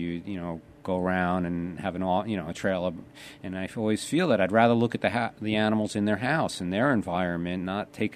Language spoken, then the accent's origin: English; New York, United States; I grew up in Nassau County in Long Island, and we moved out here about 20 years ago.